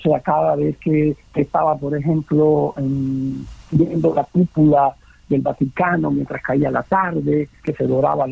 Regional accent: Cuba; moved away; Yo cuando salí de Cuba, mi sueño era muy aspiracionista y era convertirme en clase media

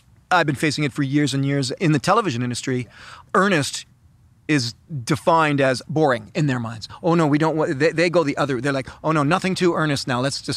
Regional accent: Canada; No, I'm a Canadian celebrity.

